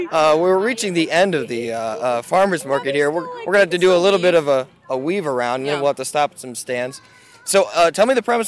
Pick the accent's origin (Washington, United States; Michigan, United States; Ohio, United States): Ohio, United States; Streetsboro; You're a comedian, which I just learned from my hometown of Streetsboro.